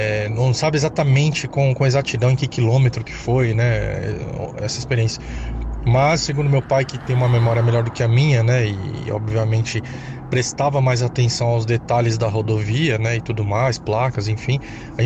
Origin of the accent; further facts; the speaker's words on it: São Paulo, Brazil; sou aqui de São Paulo, sou engenheiro civil, tá?